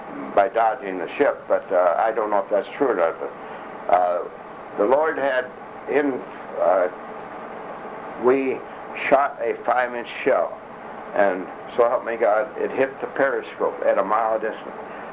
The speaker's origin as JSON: {"language": "English", "region": "Michigan", "country": "United States", "said": "You know, I'm a little... I'm just from Michigan."}